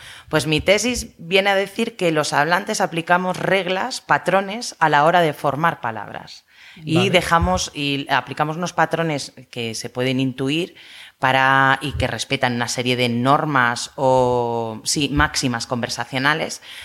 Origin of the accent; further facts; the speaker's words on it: Huesca, Aragon, Spain; now in Madrid, Spain; Pues igual uno de Huesca, que yo soy de Huesca, no sabe que.